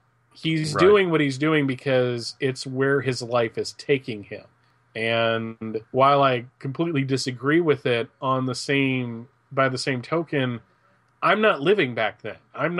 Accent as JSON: {"language": "English", "region": "Pennsylvania", "country": "United States", "tie": "born or raised there", "said": "I grew up mostly in Pennsylvania."}